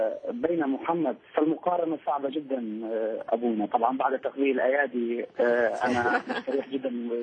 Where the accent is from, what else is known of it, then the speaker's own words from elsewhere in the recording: Iraq; طبعا انا عراقي كلداني